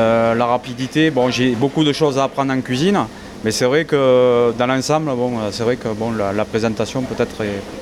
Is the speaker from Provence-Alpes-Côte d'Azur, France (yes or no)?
no; Grandrieu, Occitanie, France; Je suis du côté de Grand-Rieux.